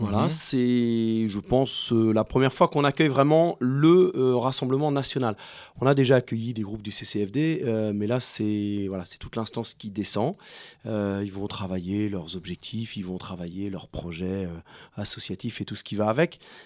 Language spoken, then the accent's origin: French; Strasbourg, Grand Est, France; moi, je viens de Strasbourg